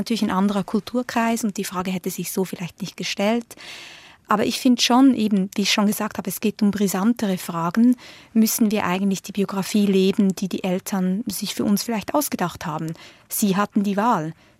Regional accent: Switzerland; weil ich als Schweizerin wiederum nämlich genau andere Erfahrungen mache

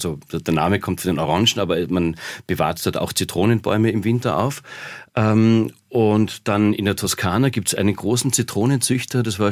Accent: Austria; weil zumindest bei uns in Österreich die Sender

